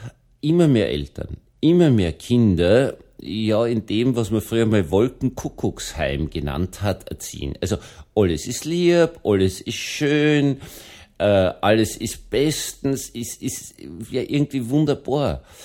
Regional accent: Vienna, Austria; ich bin in Wien im Wahnsinnsverkehr aufgewachsen.

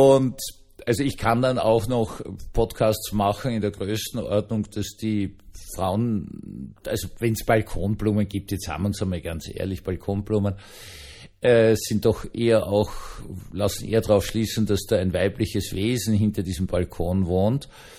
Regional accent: Austria; Wir sind auf jeden Fall als Österreicher Ihnen unfassbar dankbar dafür

